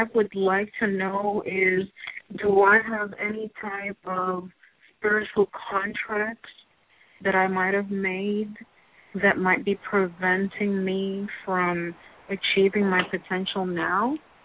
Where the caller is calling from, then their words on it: New York City, New York, United States; I'm calling in from New York City.